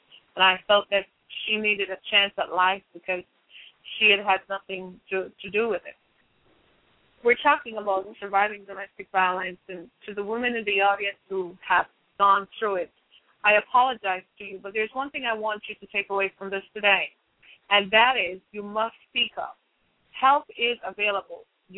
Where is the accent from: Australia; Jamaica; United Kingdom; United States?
Jamaica; born there; And I was born in Jamaica, and I journeyed from Jamaica to Florida.